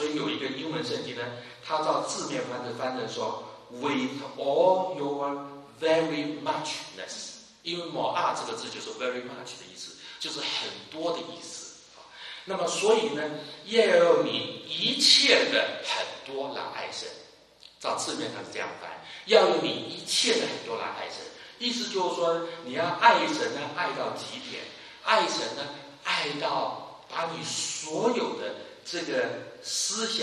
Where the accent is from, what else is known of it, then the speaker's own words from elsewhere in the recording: China; 我们中国人喜欢说养儿防老